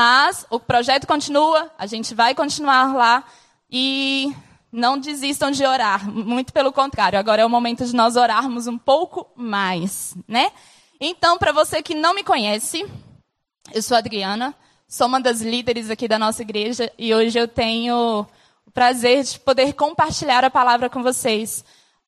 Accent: Brasília, Federal District, Brazil; born there; E eu nasci aqui em Brasília, uma cultura que a gente fala que é uma cultura fria

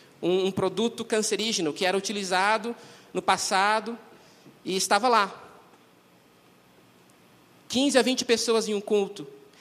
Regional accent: Santos, São Paulo, Brazil; Eu cresci em Santos, nasci em Santos, em uma igreja batista

